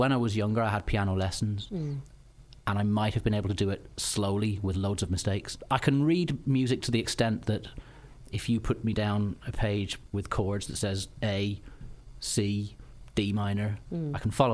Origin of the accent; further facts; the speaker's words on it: Ireland; moved away as an adult; now in London, United Kingdom; her dad was Irish from Dublin, and my dad's Irish from Derry. Even though I was born here, I did most of my growing up in Ireland, and all of my brothers and my sister were born there.